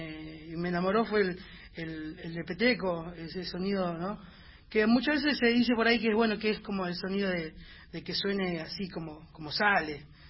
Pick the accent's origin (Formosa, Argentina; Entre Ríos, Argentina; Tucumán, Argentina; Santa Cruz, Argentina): Tucumán, Argentina; Las Talitas; born there; Sí, nací en Tucumán. Las talitas.